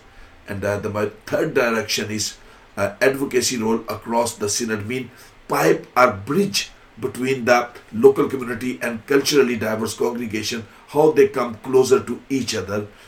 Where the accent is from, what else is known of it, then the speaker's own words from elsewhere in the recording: Pakistan; English is a second language; moved away as an adult; now in United Kingdom; Basically, I'm from Pakistan.